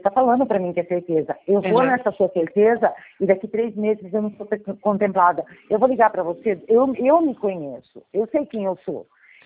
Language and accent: Portuguese; São Miguel Arcanjo, São Paulo, Brazil; São Miguel Arcanjo.